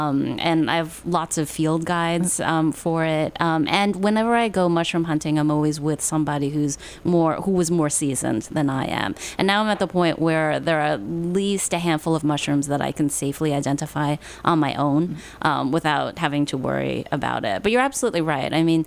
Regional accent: Queens, New York, United States; I grew up in Flushing, Queens, so it's awesome. pretty urban, yes.

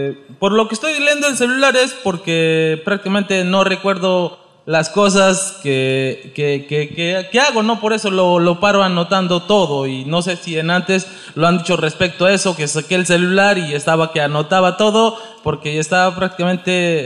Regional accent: Apurímac, Peru; mi abuelo tiene un pequeño fundo en el lugar de nacimiento, ¿no? Que vengo de Apurímac.

